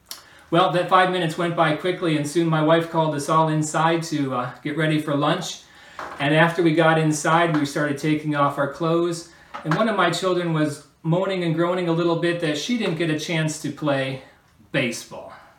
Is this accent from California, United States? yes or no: no; Michigan, United States; I just want to again reiterate that we're from Michigan, and the state has been hit hard by the coronavirus.